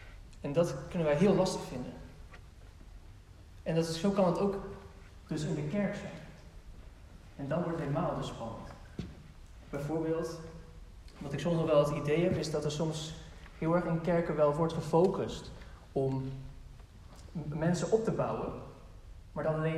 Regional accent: Netherlands; Überhaupt lijkt het me wel moeilijk, maar helemaal voor ons als Nederlanders.

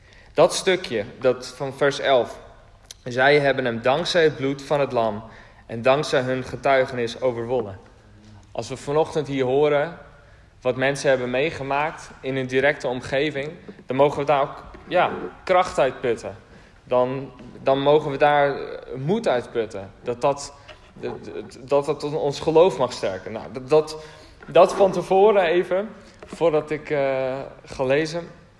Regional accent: Kollumerzwaag, Friesland, Netherlands; Ik kom zelf oorspronkelijk uit Friesland. Uit Kolmerswaag. Nee, niet heel bekend.

